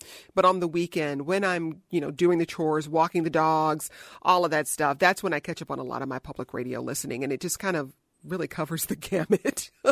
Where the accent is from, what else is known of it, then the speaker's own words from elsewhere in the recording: Midwest, United States; Because I grew up in the Midwest, I have spent most of my career in the Midwest.